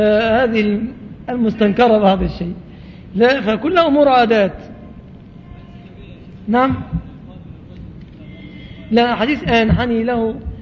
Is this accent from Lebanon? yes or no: no; Egypt; لكن في بلادنا مصر يذهب الزوج قليل المروءة